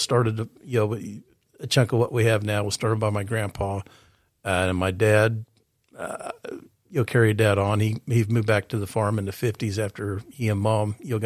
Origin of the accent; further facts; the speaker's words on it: Protection, Kansas, United States; Anyway, I grew up in Protection, Kansas. I'm an old Protection Panther. We're that's part of the South Central School District now.